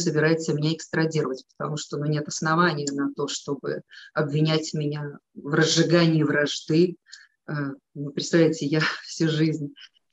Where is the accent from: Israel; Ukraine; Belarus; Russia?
Belarus; Я белоруска.